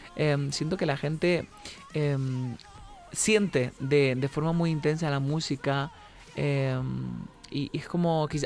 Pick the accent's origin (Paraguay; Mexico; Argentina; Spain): Spain; Canary Islands; Yo que soy de Canarias, que hay mucho de Latinoamérica en Canarias.